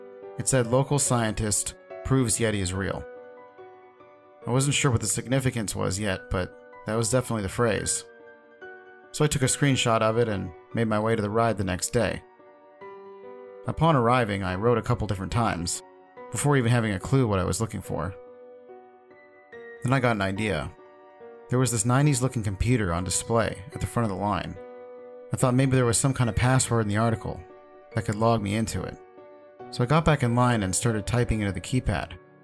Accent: Delaware, United States; considering I'm from Delaware and no one in my state gives a crap about any of that.

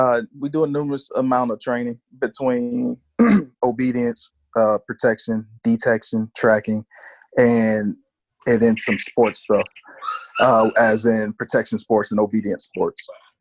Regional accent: Oakland, California, United States; now in Atlanta, United States; I'm from Oakland, California, but at the moment we live in Atlanta, Georgia.

